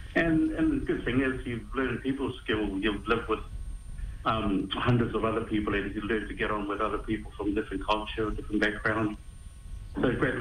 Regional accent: New Zealand; also born or lived in Tokelau; Okay, so I was born in Tokelau, in Ngātahu Tokelau, and I came over to New Zealand as a young boy. Went to boarding school here in Wellington and up in Auckland, Wesley College

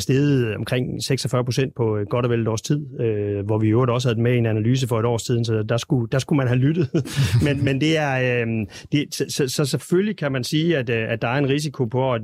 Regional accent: West Jutland, Denmark; i øvrigt også en af mine første aktier, som vestjyde tilbage i 80-90'erne.

